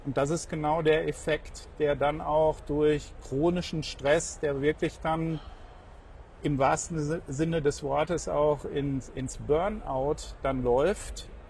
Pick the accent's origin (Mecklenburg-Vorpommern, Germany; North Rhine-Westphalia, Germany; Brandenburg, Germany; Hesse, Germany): North Rhine-Westphalia, Germany; Ja, also die Mitochondrien, ich komme ja aus dem Pott.